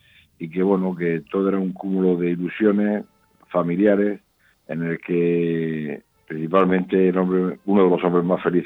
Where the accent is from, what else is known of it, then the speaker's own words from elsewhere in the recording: Murcia, Region of Murcia, Spain; y en plena feria de Murcia, en mi tierra, con mi público, mi gente